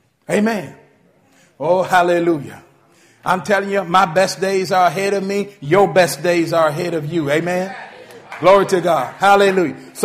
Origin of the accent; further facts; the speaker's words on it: Virginia, United States; Where I was born and raised in Virginia, you know, we used to get the Richmond Times Dispatch.